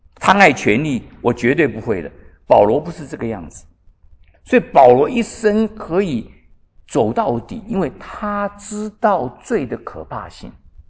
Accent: China; 所谓的我们中国人说举头三尺有神明

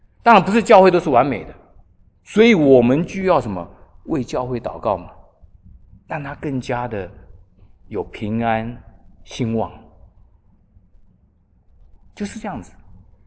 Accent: China; 不会像我们中国人这种态度哈。

